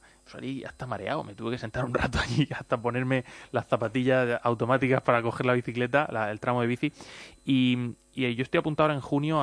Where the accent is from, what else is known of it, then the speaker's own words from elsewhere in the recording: Region of Murcia, Spain; Yo que soy de Murcia